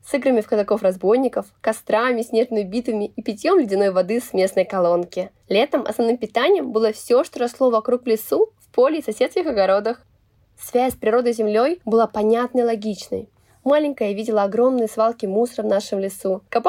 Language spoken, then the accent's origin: Russian; Yekaterinburg, Sverdlovsk Oblast, Russia; also born or lived in Moscow / Sakhalin / China / Spain; Родом я из Екатеринбурга, жила в Москве, на Сахалине, а также в Китае, Испании, Индии, Австралии.